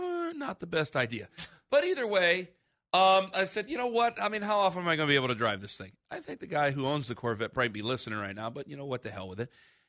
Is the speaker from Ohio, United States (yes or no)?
yes; Ohio, United States; I am from Stark County.